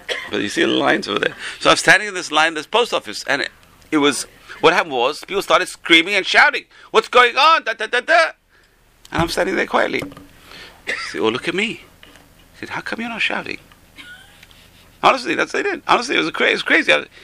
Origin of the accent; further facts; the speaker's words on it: England, United Kingdom; when I was a kid growing up in England you have to have patience.